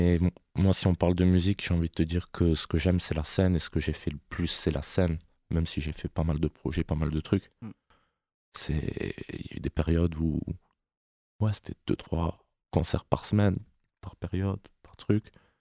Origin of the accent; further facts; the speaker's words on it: Montpellier, Occitanie, France; Pareil, plus vers chez moi, à Montpellier.